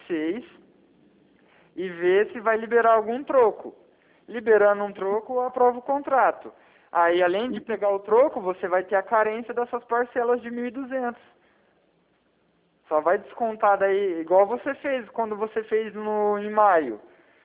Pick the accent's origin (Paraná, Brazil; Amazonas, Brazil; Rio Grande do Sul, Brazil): Paraná, Brazil; Arapongas; é que no caso eu sou aqui de Arapongas